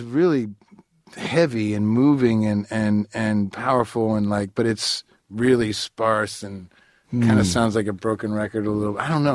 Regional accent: Detroit, Michigan, United States; because I grew up in Detroit

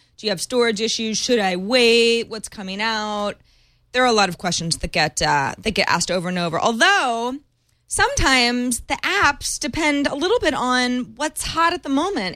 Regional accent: California, United States; Obviously, I'm a Niner and a Giants fan because I'm born and raised in the Bay Area

